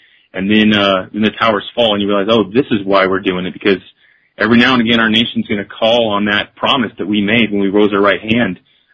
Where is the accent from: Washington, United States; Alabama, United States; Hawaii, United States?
Washington, United States; Seattle; And for a boy growing up in Seattle, Washington, that was about as far away as I could imagine